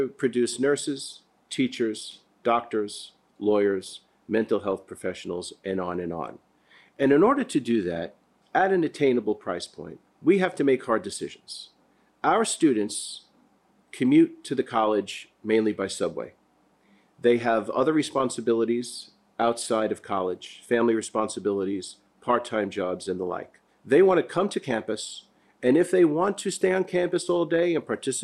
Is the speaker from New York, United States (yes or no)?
yes; East New York, New York, United States; born there; I was born in East New York. My dad worked for the city of New York.